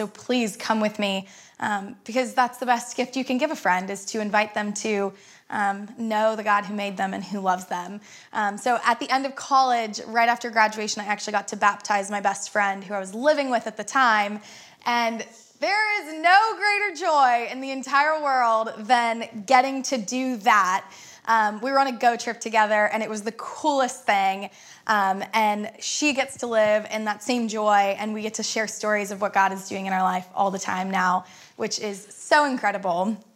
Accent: Cincinnati, Ohio, United States; I'm from Cincinnati originally, and I actually met Jesus while I was a college student at the University of Cincinnati through Crossroads.

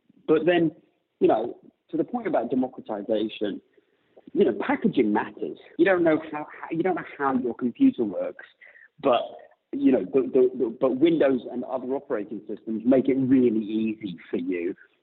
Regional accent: United States; accent: British; Despite mm-hmm. my British accent, I'm actually an American, and I spend most of my time in the States

